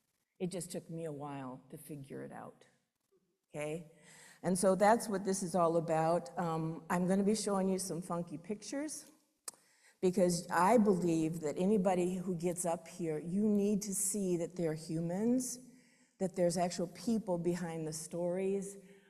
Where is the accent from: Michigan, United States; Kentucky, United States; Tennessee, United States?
Tennessee, United States; Memphis; born there; I was born in Memphis. I'm a Southern girl. Amen, and I would love to go back there again.